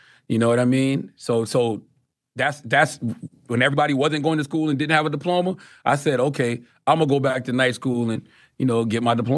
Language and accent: English; Mount's Corner, South Carolina, United States; I'm from Mount's Corner, South Carolina. Even though I've transcended my circumstances, I still represent Mount's Corner to the fullest because so much of who I am is that place.